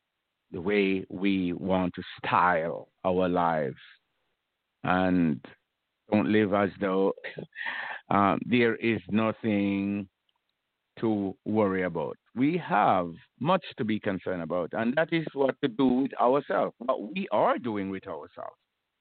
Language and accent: English; Saint Catherine, Jamaica; I grew up youngster in Jamaica, St. Catherine area there